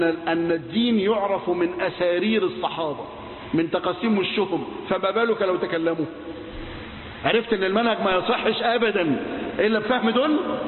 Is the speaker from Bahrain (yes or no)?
no; Egypt; ما أنا عربي هو بكلمك أنا مصري معاك